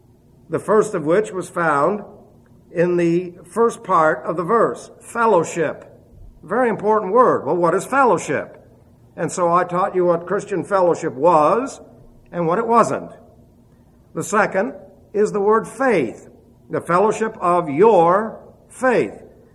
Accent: New York City, New York, United States; English is a second language; started school, I knew no English. I knew one word, no. That's a universal word. And then, of course, I was raised in New York City, so you can imagine how I spoke English. When I came here in 1952

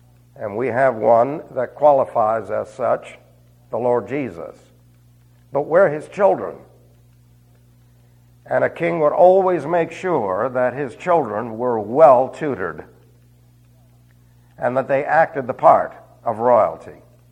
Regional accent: New York, United States; born there; I came from a great heritage. I was born in New York. And I talk like the Jerky Boys.

